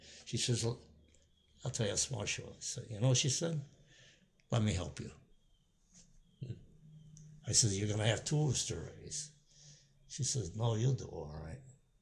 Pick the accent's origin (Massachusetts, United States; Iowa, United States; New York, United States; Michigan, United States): New York, United States; Binghamton; born there; Well, hell, I was born in Binghamton.